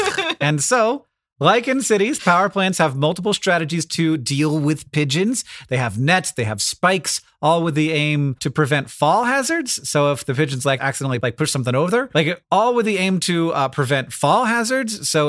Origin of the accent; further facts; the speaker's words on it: Florida, United States; I grew up in Florida